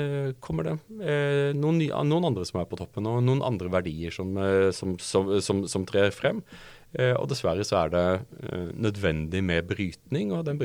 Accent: Audnedal, Agder, Norway; Jeg kommer fra Audnedal, ikke sant? Som den kommunen i Norge som ga opp mest største andelen av sin befolkning til Amerika.

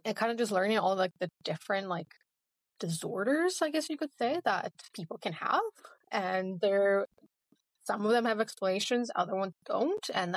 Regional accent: Ukraine; now in Canada; Originally, I'm from Ukraine, so I've been here for like 18 years at this point. And Vinifex kind of been my home since ever then.

